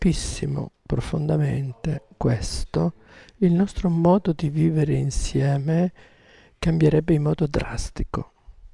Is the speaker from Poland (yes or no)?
no; Germany; Io posso dirvi che io sono un tedesco che ha studiato in Italia